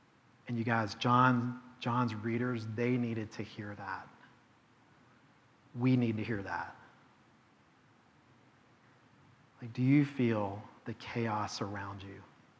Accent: Charlotte, North Carolina, United States; I grew up in Charlotte, and I had an uncle who had a home on Lake Norman.

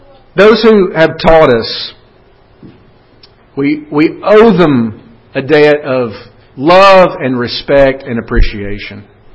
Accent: the South, United States; accent: Southern; I never knew that I had a Southern accent until I came to Washington, D.C. for the first time.

